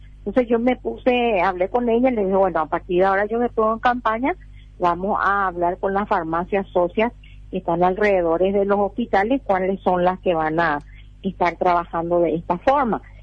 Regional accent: Paraguay; por eso yo opino, como paraguaya

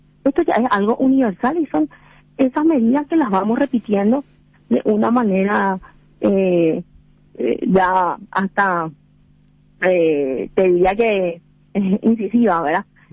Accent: Paraguay

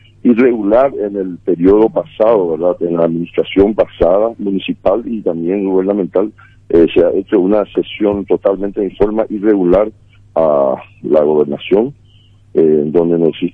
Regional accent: San Estanislao, San Pedro, Paraguay; como santaniano, que soy nacido aquí en Santaní, crecido hijo del pueblo

